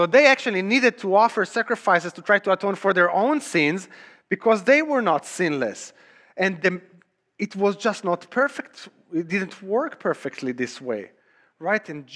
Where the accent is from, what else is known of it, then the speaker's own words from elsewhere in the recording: Israel; now in United States; my transition from living in Israel, growing up in Israel, and my transition to the United States. Because I didn't grow up here